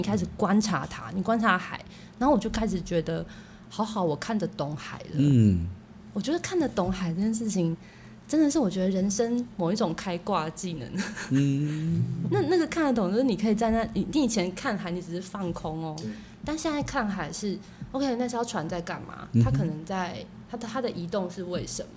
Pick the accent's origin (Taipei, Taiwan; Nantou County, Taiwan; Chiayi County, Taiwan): Nantou County, Taiwan; Puli; 我是山城的小孩，就是我在埔里出生。那我的记忆，生命记忆里面比较多是跟山林有关。那可是我妈妈是高雄人